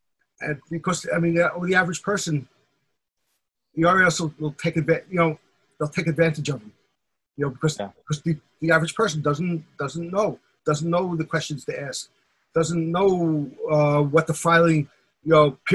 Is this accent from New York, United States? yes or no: yes; New York City, New York, United States; I was from the Bensonhurst section. So I grew up there until I got married and then I moved to Queens.